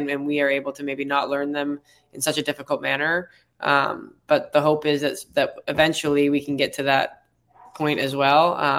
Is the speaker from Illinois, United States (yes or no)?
no; Detroit, Michigan, United States; on a clinic in Detroit that will hopefully may open up the doors a little bit to some people from my hometown.